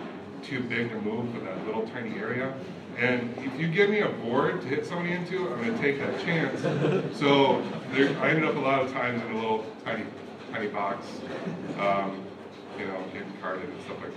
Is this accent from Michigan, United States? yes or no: yes; Pontiac, Michigan, United States; You know, we grew up in Pontiac, so, which is as close to an environment identical as Detroit as you, there can be.